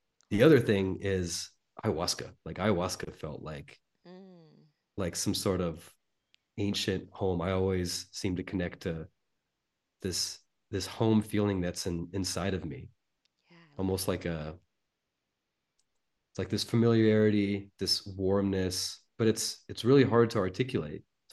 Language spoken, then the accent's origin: English; North Carolina, United States; now in Tepoztlan, Mexico; But this little small magical town that I'm living at in Mexico felt more like home than the place where I grew up in North Carolina, strangely.